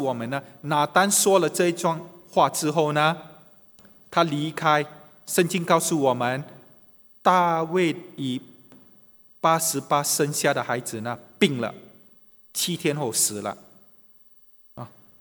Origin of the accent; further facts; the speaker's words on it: China; 你会觉得比较亲切哈，可能是因为我是中国人